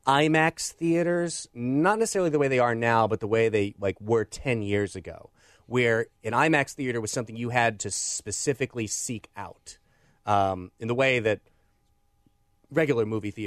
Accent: Belleville, Illinois, United States; Where I grew up in Belleville, Illinois, the Skyview Drive-In is still there.

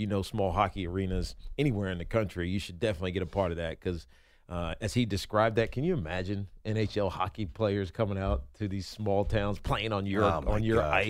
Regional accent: Virginia, United States; moved away; BT, I grew up in Southwest Virginia.

